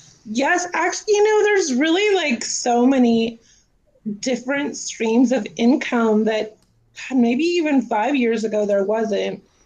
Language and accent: English; Oregon, United States; The first part of COVID, I was actually in Oregon. I'm from Oregon originally.